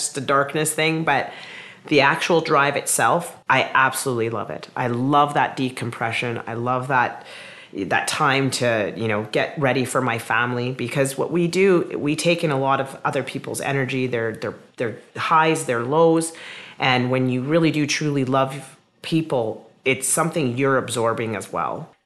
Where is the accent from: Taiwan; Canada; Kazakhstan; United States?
Canada; Spruce Grove, Alberta; Like I'm from Spruce Grove, Alberta, and again, another small town, and it grew so big.